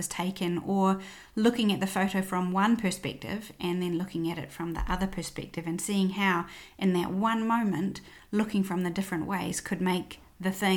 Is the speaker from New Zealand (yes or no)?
yes; New Zealand; Some of them are growing up in New Zealand, the sun is super harsh.